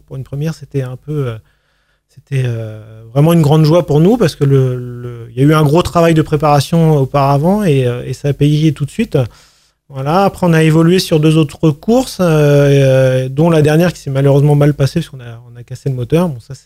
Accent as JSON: {"language": "French", "town": "Vernon", "region": "Normandy", "country": "France", "tie": "born there", "said": "donc moi je suis né à Vernon, voilà, en 1981, donc je suis vraiment quelqu'un de local. J'habite sur le haut du plateau de Vernon, la Heunière"}